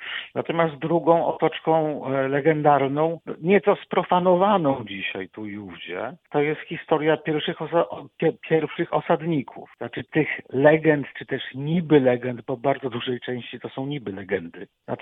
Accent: Warsaw, Masovian Voivodeship, Poland; No ja z Warszawy mam z tym problem.

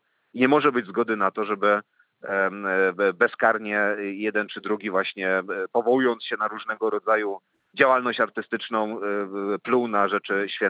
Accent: Racibórz, Silesian Voivodeship, Poland; mojego rodzinnego miasta Raciborza

